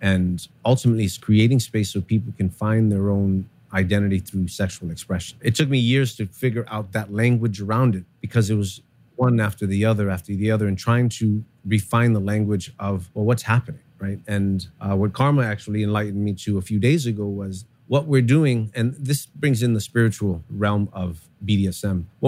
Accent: New York City, New York, United States; So I grew up here in New York City.

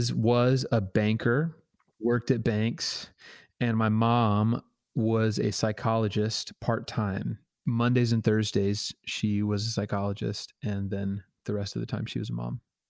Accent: Tulsa, Oklahoma, United States; I grew up in Tulsa, Oklahoma. It is a wonderful place. I miss it. And it's a great place to grow up.

